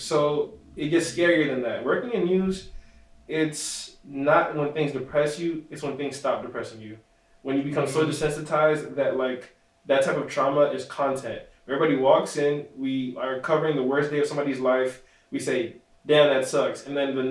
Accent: Miami, Florida, United States; So I'm from Miami. I'm not from out here.

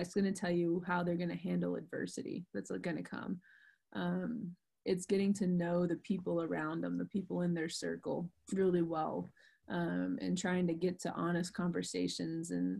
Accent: the South, United States; accent: Southern; I don't know if my Southern accent like let that come out right.

